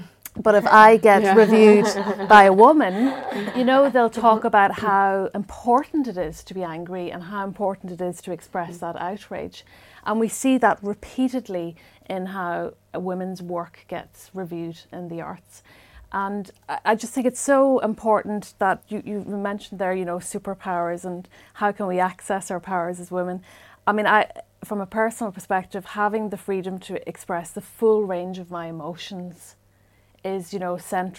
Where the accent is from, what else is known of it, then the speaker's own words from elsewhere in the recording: Ulster, Ireland; when I was growing up in Northwest Donegal